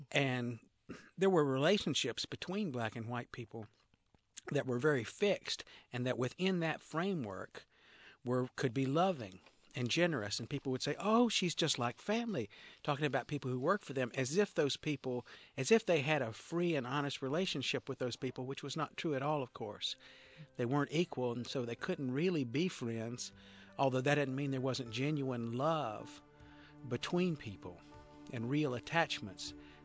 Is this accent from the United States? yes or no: yes; the South, United States; actually, I live in Wisconsin these days. Milwaukee's the most segregated place I've ever been, and I grew up in the Jim Crow South.